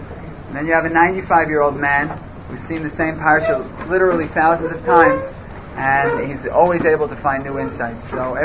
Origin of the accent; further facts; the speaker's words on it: New York, United States; "Oh, where are you from?" "Oh, I'm from New York."